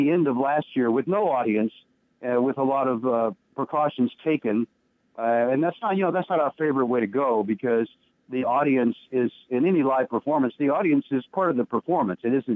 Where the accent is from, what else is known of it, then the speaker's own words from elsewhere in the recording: Dallas, Texas, United States; They went to Austin, Texas, and I grew up in Dallas.